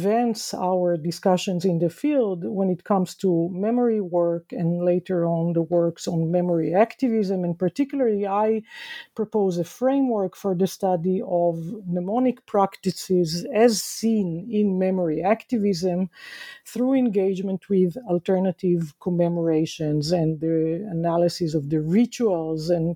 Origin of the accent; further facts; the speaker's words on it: Israel; Growing up in Israel in the 1970s and 1980s